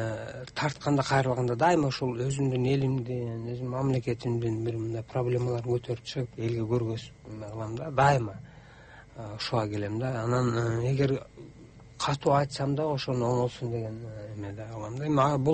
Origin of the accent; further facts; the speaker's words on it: Bishkek, Kyrgyzstan; Мен өзүм Бишкекте чоңойгом, Бишкекте мектепти бүтүргөм